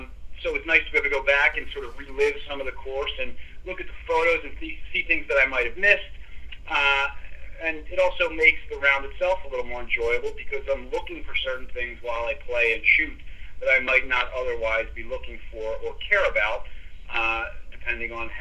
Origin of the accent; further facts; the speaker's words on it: Philadelphia, Pennsylvania, United States; But that really sums it up. Born and raised in Philly.